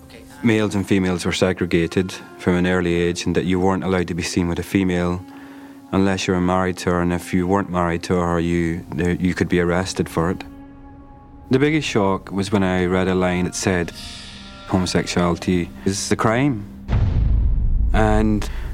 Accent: Ireland; I grew up in Ireland, so, you know, Ireland's quite a strict Catholic country.

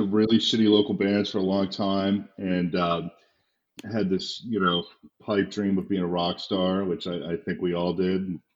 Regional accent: Worcester, Ohio, United States; We're based in Independence, it's a suburb, but no, I'm from a small town called Worcester.

